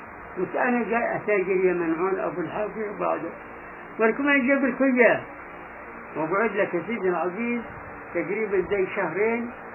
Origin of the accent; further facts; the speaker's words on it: Gaza, Gaza Strip, Palestine; احنا ولاد غزه